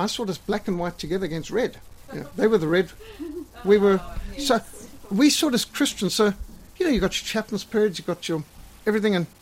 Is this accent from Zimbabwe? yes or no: yes; Zimbabwe; now in South Africa; And I came from Rhodesia, and they were all, you know, you nasty, horrible, evil, white racists from Rhodesia is oppressing black people.